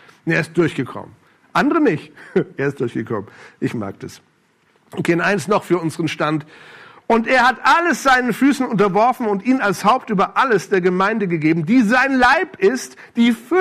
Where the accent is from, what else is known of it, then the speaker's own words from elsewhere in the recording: Germany; Oh, ich liebe Deutschland. Deutschland ist meine Heimat.